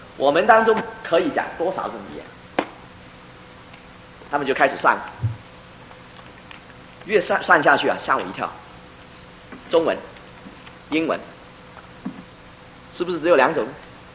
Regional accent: Taiwan; 我说不是不是，我们是本省人，本省人有一种光荣

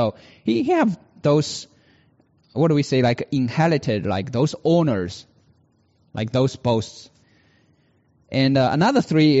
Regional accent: China; as growing up in China

